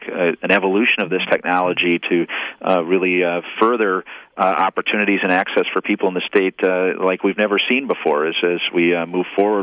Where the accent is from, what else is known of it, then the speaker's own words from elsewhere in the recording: Marinette, Wisconsin, United States; I'm from Marinette, so I'm very familiar with Oconto.